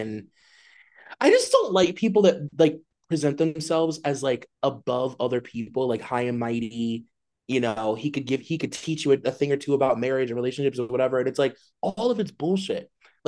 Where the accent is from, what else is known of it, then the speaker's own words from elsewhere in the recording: Akron, Ohio, United States; that is either Jimmy Fallon or Steve in my literal neighborhood, my hometown of Akron, Ohio.